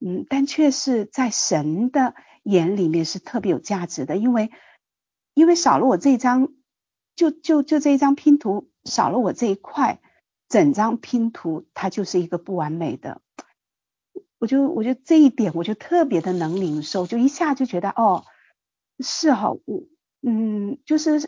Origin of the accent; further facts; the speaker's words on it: Nanchang, Jiangxi, China; 我是南昌的